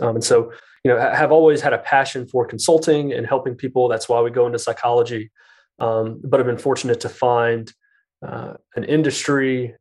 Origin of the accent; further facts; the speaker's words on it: Alabama, United States; I grew up in South Alabama in a town of about 40,000 people. Mom taught school, dad sold cars.